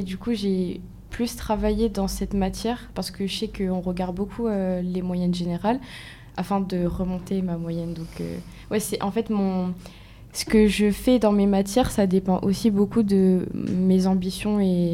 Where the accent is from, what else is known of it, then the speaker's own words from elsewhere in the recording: Mayotte; Moi, je suis née à Mayotte et jusqu'à la seconde, j'ai fait ma scolarité là-bas.